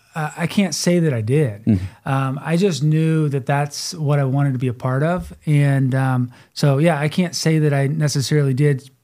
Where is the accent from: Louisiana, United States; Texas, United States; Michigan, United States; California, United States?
Michigan, United States; Jackson; So I grew up in Jackson, Michigan.